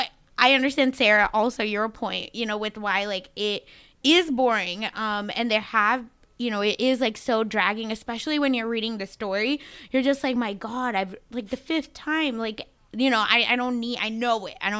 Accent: India; now in United States; when I moved to America to see like how holidays have become versus like in where I grew up in India where it wasn't so siloed, right?

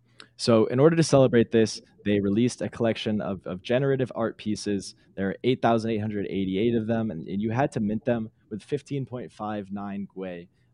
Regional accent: Detroit, Michigan, United States; I'm from Detroit, just outside of Detroit. So I'm a Lions fan, unfortunately.

